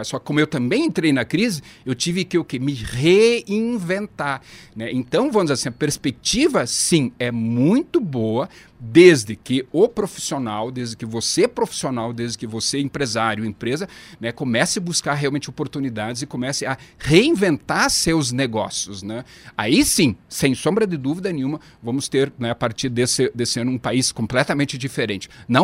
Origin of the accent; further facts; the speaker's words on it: Apucarana, Paraná, Brazil; eu sou de Apucarana, norte do Paraná, né?